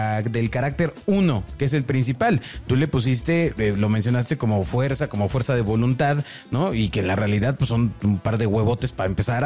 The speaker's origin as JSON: {"language": "Spanish", "country": "Mexico", "said": "como muchos mexicanos queremos sacar una idea, un emprendimiento adelante"}